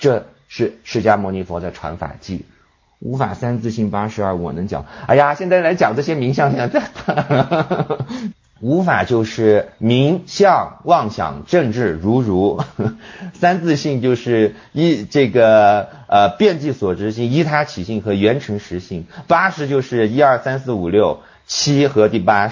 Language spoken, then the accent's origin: Chinese; Kunming, Yunnan, China; 我们昆明话说的就是一堆堆的这种非常粗略的认为